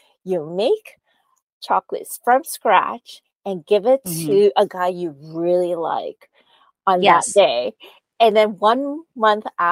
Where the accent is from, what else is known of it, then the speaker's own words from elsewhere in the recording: Canada; I'm Canadian.